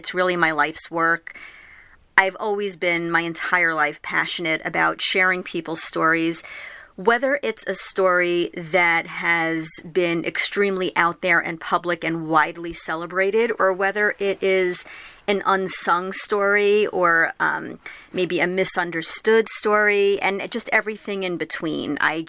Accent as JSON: {"language": "English", "town": "Long Island", "region": "New York", "country": "United States", "tie": "born or raised there", "said": "I grew up on Long Island, so I was surrounded by a lot of it myself."}